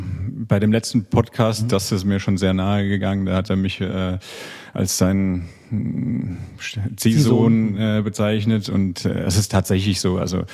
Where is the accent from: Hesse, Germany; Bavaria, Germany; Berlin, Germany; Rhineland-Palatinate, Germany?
Hesse, Germany; aus meiner Heimat von der Bergstraße